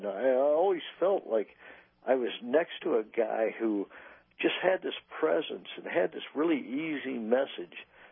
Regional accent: Kansas City, Missouri, United States; I'm from Kansas City. I'm a Midwesterner.

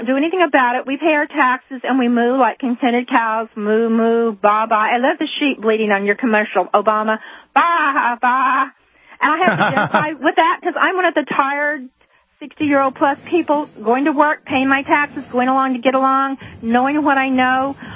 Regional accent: Texas, United States; now in Indiana, United States; I'm a Texan in exile in Indiana.

